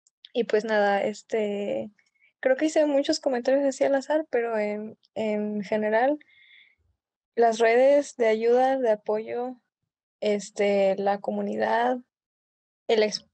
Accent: Monterrey, Nuevo León, Mexico; en mi caso, que una parte de mi familia es blanca, Y luego yo soy de Monterrey

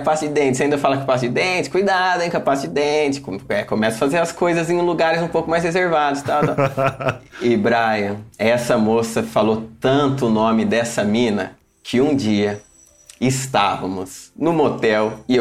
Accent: Marília, São Paulo, Brazil; eu sou do interior de São Paulo. Sou de uma cidade chamada Marília e tem 200 mil habitantes. Hoje um pouco maior.

